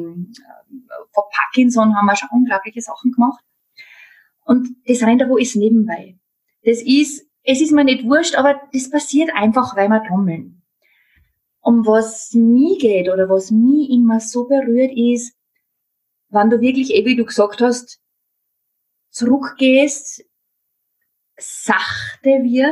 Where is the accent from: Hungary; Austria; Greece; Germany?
Austria; Upper Austria; ich komme ja aus dem Mühlviertel